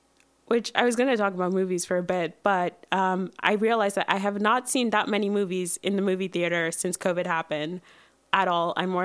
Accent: Saint-Léonard, Quebec, Canada; But it's a great place to grow up. And I think my funniest anecdote about growing up in Saint-Léonard is

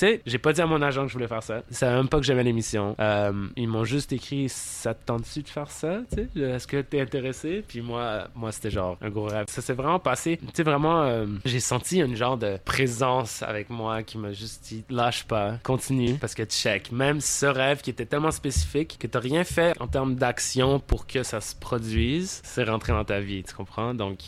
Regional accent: Canada; Je suis canadien.

